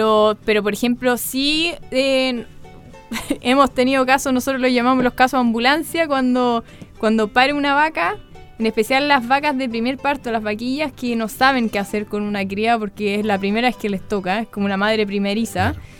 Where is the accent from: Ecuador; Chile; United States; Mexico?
Chile; yo me fui de Chile hace 8 años y volví hace casi un año